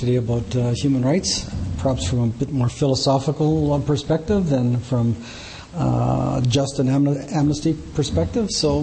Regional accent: Saskatoon, Saskatchewan, Canada; also born or lived in Regina; I was born and raised in Saskatoon and continue to live there today.

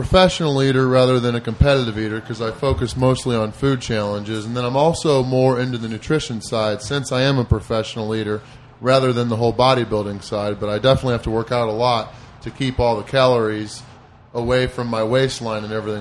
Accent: St. Louis, Missouri, United States; Yes. Yeah. Born and pretty much raised in St. Louis, Missouri.

